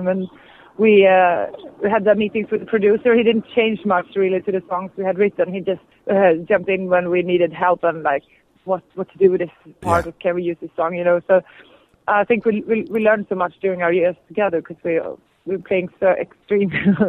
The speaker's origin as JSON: {"language": "English", "town": "Stockholm", "region": "Stockholm County", "country": "Sweden", "tie": "born or raised there", "second_language": "English", "said": "the ones that made us want to play on our different spaces where we grew up in Stockholm."}